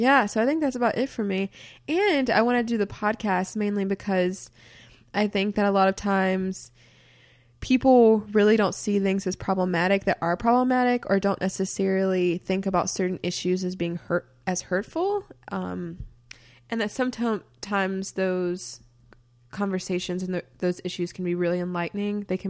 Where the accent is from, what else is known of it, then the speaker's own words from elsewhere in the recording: South Carolina, United States; also born or lived in Connecticut; now in Chicago, United States; I am originally from South Carolina, lived in Connecticut for a little bit, and now live in Chicago.